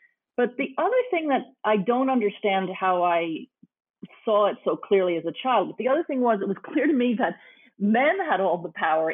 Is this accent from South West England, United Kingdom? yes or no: no; Belfast, Northern Ireland, United Kingdom; I was born in Northern Ireland under British occupation, and I grew up in a Catholic neighborhood in West Belfast in the Falls Road, which was at the heart of the Troubles, starting in the late 1960s.